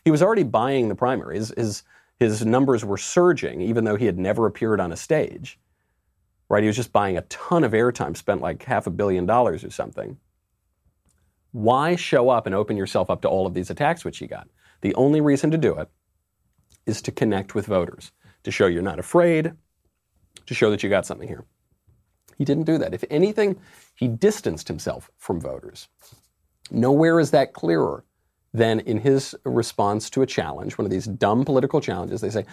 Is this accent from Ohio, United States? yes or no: no; New York, United States; I got a kick out of it as a New Yorker, but wasn't very effective.